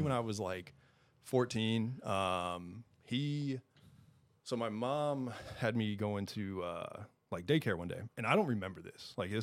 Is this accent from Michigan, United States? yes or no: yes; Michigan, United States; moved away as an adult; also born or lived in Virginia Beach, United States; So I'm from Michigan originally. I joined the Navy when I was 18, but I lived in Virginia Beach for 9 or 10 years